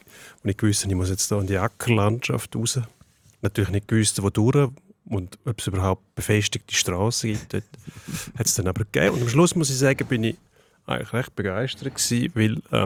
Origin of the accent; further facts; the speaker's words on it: Zurich, Switzerland; weil ich gedacht habe, als Zürcher muss ich jetzt nicht anfangen